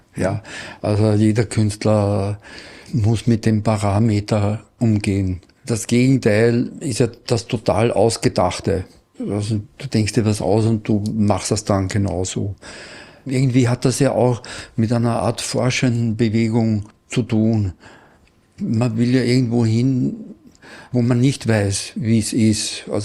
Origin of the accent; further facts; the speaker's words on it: Upper Austria, Austria; Ich komme aus dem Salzkammergut